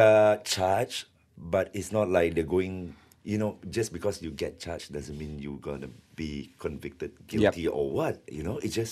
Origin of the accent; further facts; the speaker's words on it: Kedah, Malaysia; because we were quite well received in Kedah. Maybe, you know, my hometown, they're like, yeah, anak Kedah doing